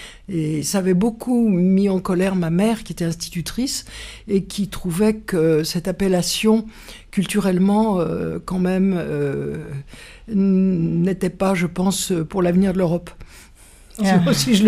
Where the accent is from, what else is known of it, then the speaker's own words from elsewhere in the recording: Lyon, Auvergne-Rhône-Alpes, France; born there; je suis née à Lyon, donc j'ai pas eu de peine. J'ai eu des marionnettes lyonnaises dans les bras.